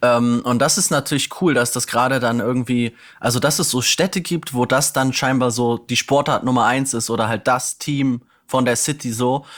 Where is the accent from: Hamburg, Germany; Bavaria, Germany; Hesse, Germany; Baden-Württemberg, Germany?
Hesse, Germany; Kassel; Aus meiner Heimat in Nordhessen, wo die Kassel Huskies so über Jahre hinweg so das Thema waren, immer irgendwie, also ich bin aufgewachsen in der Eissporthalle